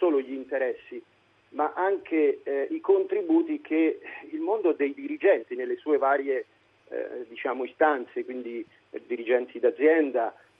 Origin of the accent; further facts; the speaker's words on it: Assisi, Umbria, Italy; più che da cittadino umbro, sono di Assisi, evidentemente conosco per esperienza diretta che significa il terremoto